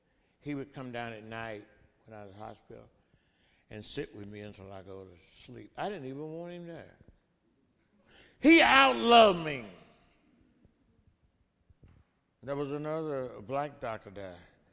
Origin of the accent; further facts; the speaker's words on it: Mississippi, United States; In my home state, the Mississippi.